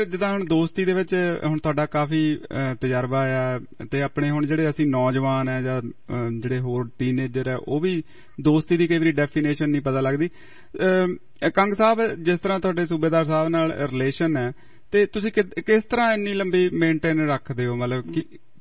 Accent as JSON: {"language": "Punjabi", "town": "Punnu Majara", "region": "Punjab", "country": "India", "tie": "born or raised there", "said": "ਅਸੀਂ ਵੀ ਜੀ ਨਵਾਂ ਸ਼ਹਿਰ ਦੇ ਕੋਲ ਪੁੰਨੂ ਮਜਾਰੇ ਦੇ ਆ ਜੀ।"}